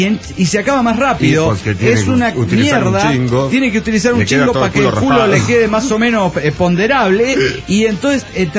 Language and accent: Spanish; Cancún, Quintana Roo, Mexico; de Cancún, Quintana Roo.